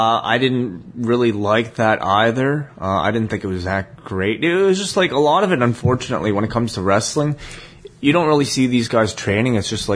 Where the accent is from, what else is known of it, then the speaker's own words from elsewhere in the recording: Canada; Maybe it's just me being Canadian, but I always found Americans to be the heels in the Canada versus US feud.